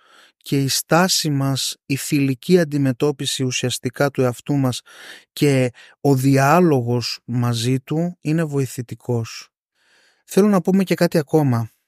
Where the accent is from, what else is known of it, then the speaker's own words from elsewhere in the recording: Greece; εμείς κλασικά ως Έλληνες μιλούσαμε έντονα και υπερβολικά